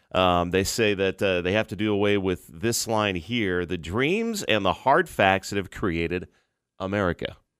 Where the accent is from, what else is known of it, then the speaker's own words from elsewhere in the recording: California, United States; I grew up near Disneyland.